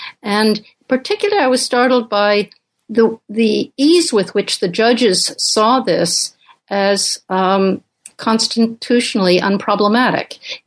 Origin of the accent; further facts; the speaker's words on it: Uganda; I grew up in Uganda, in East Africa, where my father was an anthropologist working in Kampala at that time.